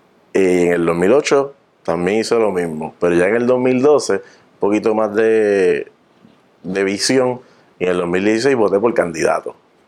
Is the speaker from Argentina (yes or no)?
no; San Juan, Puerto Rico; mi senador es de San Juan, porque yo soy de San Juan